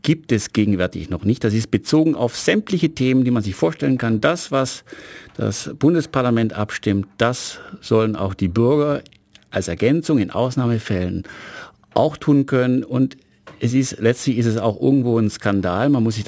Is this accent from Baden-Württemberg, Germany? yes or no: yes; Uhingen, Baden-Württemberg, Germany; born there; now in Ulm, Germany; Ich komme eigentlich ursprünglich gebürtig aus Göppingen, ja, Uhingen eigentlich, da komme ich her, aber ich wohne jetzt schon seit über 20 Jahren in Ulm, werde natürlich der ewig Zugezogene bleiben, das lässt sich nicht verändern, trotzdem fühle ich mich, ich denke mit Fug und Recht, als Ulmer und als Uhinger